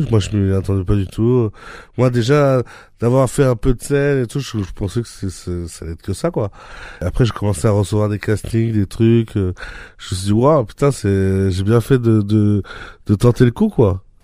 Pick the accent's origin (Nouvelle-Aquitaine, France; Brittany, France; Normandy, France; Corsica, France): Nouvelle-Aquitaine, France; Limoges; now in Paris, France; comme je viens de Limoges, c'est un peu dur de rêver d'être artiste quand on est là-bas, parce qu'il y a moins d'opportunités.